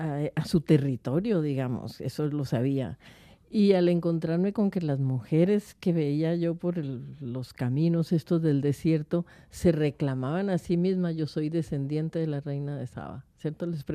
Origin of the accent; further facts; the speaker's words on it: Colombia; yo soy colombiana, o sea que a mí las durezas no me toman por sorpresa ni me horrorizan. Vengo de un país que ha vivido por situaciones durísimas durante décadas.